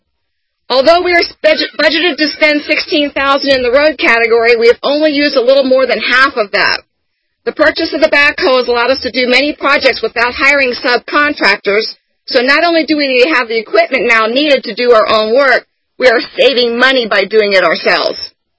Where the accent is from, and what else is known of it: Mesa, Arizona, United States